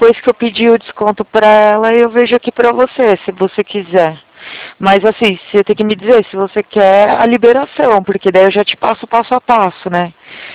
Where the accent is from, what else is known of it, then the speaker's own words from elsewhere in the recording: São Paulo, Brazil; eu sou da região de São Paulo.